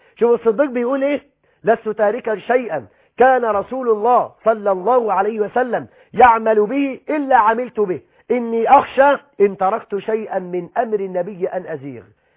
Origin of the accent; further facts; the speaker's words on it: Egypt; إني أعرف فتاة تعيش في بلدنا مصر